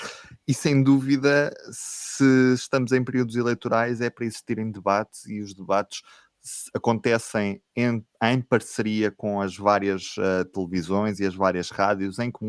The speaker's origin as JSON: {"language": "Portuguese", "country": "Portugal", "said": "uma das coisas que, por exemplo, me surpreende mais como português é a questão..."}